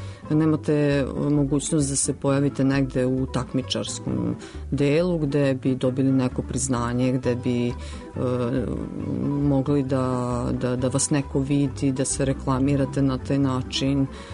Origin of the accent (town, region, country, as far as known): Vojvodina, Serbia